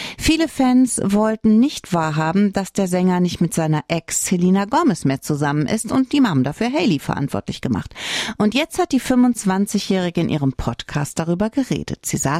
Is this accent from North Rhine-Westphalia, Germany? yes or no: yes; North Rhine-Westphalia, Germany; Ja, okay, ich komme vom Niederrhein, aber Rhein ist Rhein, finde ich.